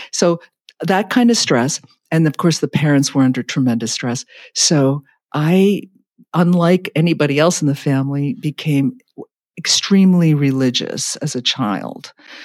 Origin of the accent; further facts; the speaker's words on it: New York City, New York, United States; Well, I was raised in Manhattan, New York City, and my parents were very modern atheists